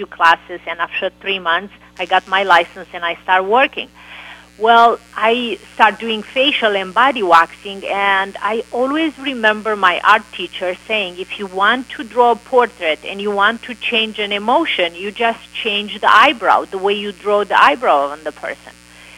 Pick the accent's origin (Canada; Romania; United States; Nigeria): Romania; born there; English is a second language; I was born in Romania, and I went to art school and studied construction and architecture.